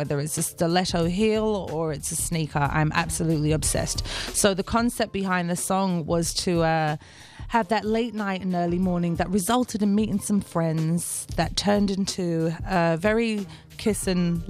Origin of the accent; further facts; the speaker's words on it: Liverpool, North West England, United Kingdom; I'm doing it in my hometown, Liverpool, England.